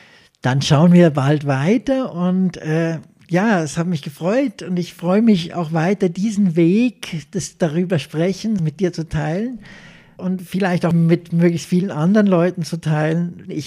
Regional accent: Switzerland; das waren natürlich alles Sachen, die ich bei uns in der Schweiz oder auch in Deutschland so nicht hätte anwenden dürfen

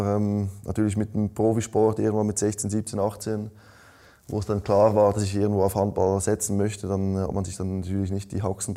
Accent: Switzerland; accent: Swiss German; Ja, ich sag's mit meinem Schweizer Dialekt.

